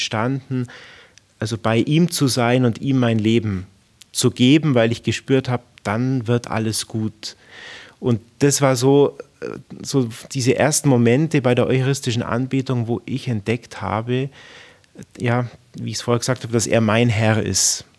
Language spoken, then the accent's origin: German; Bad Wörishofen, Bavaria, Germany; ich komme ja aus Bad Wörishofen, St. Justina